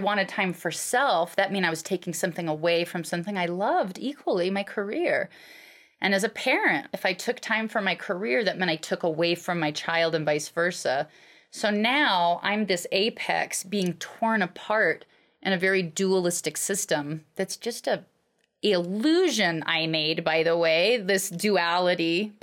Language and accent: English; Alaska, United States; I grew up in Alaska. My mom left when I was 8.